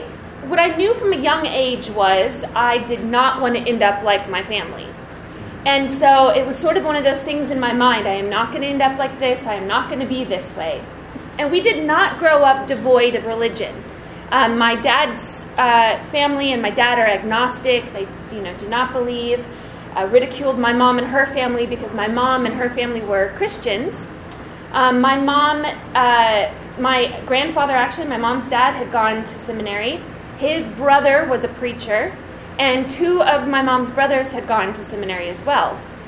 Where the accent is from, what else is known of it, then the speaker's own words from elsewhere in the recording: Midwest, United States; also born or lived in Kansas; I was born in Kansas and grew up sort of in the Midwest.